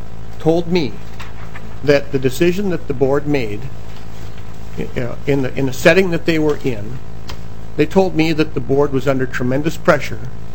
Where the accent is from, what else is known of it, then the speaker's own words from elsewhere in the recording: Fargo, North Dakota, United States; Representative Johnson, we grew up in Fargo.